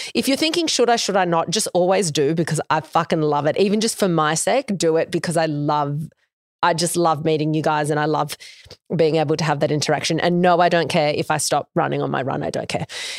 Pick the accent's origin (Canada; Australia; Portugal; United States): Australia; Noosa, Queensland; I grew up in Noosa, so love going there, always fucking love it.